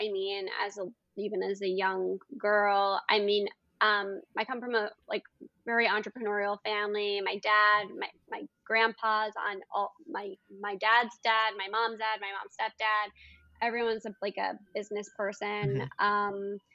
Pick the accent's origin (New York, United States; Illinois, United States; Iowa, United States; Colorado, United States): New York, United States; New York City; I mean I was born on the Upper East Side, and I went to college, but I was in upstate New York. But then I you know, I'm from New York City. It's just who I am.